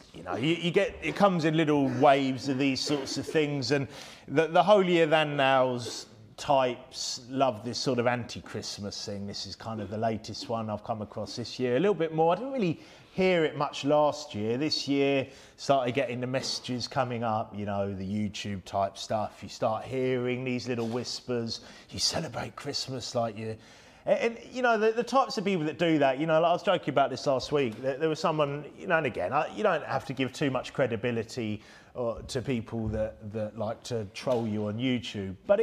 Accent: England, United Kingdom; And we're English. We speak English.

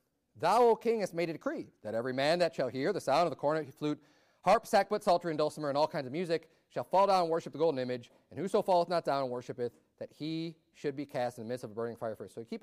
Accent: United States; Now, I'm an American, right?

